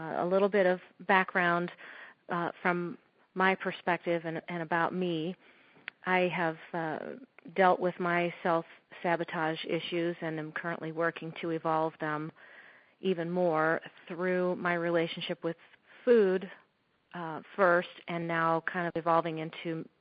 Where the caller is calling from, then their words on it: St. Louis, Missouri, United States; I am calling in from St. Louis.